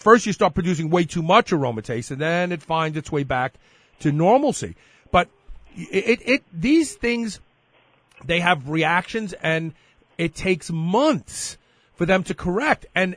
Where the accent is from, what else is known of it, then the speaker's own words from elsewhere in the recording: New York, United States; You know what? I grew up in New York.